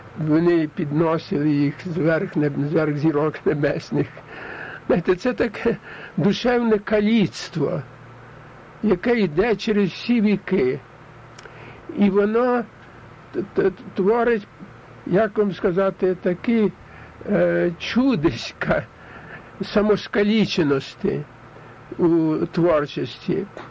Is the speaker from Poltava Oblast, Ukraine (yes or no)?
yes; Solonytsia, Poltava Oblast, Ukraine; born there; І я народився якраз в Солониці. Так що то місце мого народження, де закінчилась трагедія Наливайка.